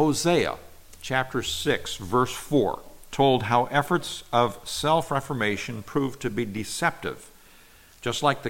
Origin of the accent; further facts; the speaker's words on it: Nigeria; I believe in the nation where I grew up in Nigeria, recently there was a slaughter of, I think it was 120 Christians by Muslim extremists. So some of these people may have even been people that I knew as a child growing up